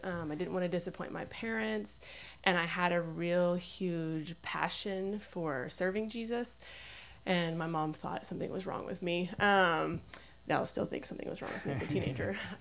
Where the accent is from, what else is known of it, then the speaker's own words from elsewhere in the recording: Amarillo, Texas, United States; I grew up in Amarillo, Texas, which is a very exciting place of nothing really but cattle and flatlands.